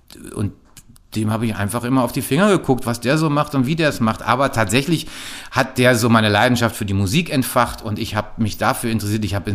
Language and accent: German; North Rhine-Westphalia, Germany; Ich bin ja in einer kleinen ostwestfälischen Kleinstadt aufgewachsen